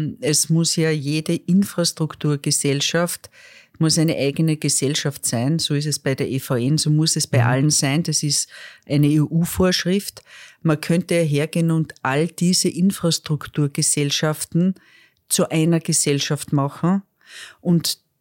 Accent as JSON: {"language": "German", "region": "Lower Austria", "country": "Austria", "said": "wir wollen als Niederösterreicher"}